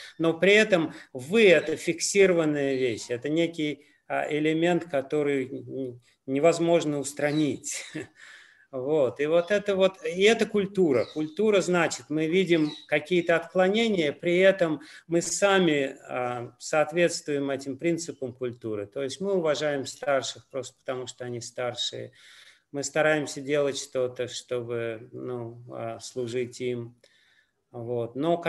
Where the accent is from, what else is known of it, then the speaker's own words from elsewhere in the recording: Tashkent, Uzbekistan; Я сам воспитывался в традиционной достаточно среде, в Ташкенте.